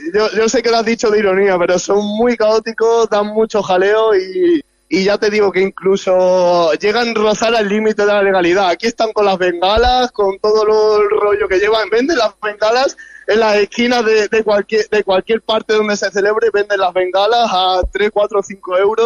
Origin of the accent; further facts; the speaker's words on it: Puertollano, Castilla-La Mancha, Spain; Yo soy de Puerto Llano, de la misma ciudad que Cañizares.